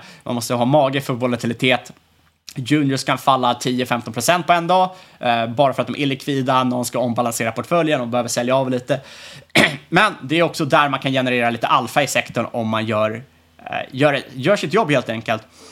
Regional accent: Sweden; Jag menar, som svenskar är klart man dras till det.

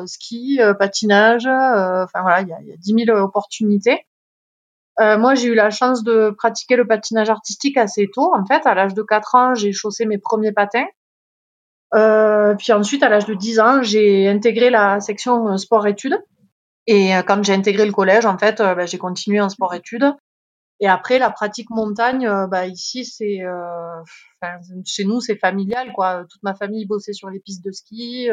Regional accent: Font-Romeu, Occitanie, France; j'ai 37 ans, je suis originaire des Pyrénées-Orientales, Font-Romeu plus précisément.

